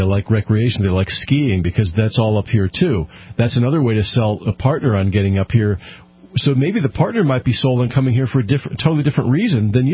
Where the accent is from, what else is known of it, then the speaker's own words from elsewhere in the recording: Connecticut, United States; now in New Hampshire, United States; Well, we were coming back to New England, and I'm from Connecticut, and we had lived in Connecticut for a while.